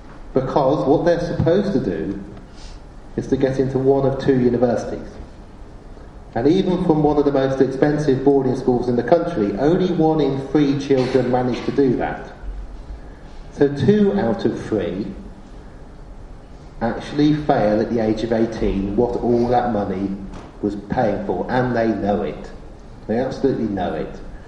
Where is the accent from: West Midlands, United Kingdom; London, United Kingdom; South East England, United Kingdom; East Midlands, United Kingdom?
South East England, United Kingdom; Oxford; I grew up in Oxford, it was only 3 miles away